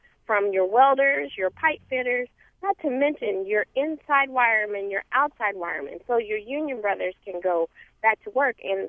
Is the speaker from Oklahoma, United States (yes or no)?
yes; Oklahoma, United States; also born or lived in Washington; where I transplanted from, even though I'm from Oklahoma, Washington State.